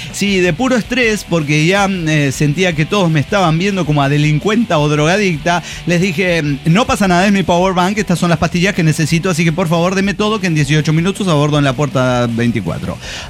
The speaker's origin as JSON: {"language": "Spanish", "country": "Mexico", "said": "Es porque soy mexicana, me regreso a mi país, no hay ningún problema"}